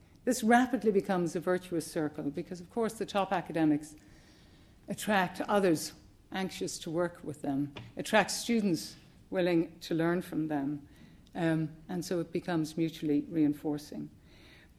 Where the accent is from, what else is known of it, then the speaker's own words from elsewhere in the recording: Ireland; moved away as an adult; also born or lived in United States / Scotland; now in United Kingdom; Speaking personally, as somebody born and raised in Ireland, spent my academic career in the US, then moved to Scotland and am now down in England, I might be considered a citizen of the world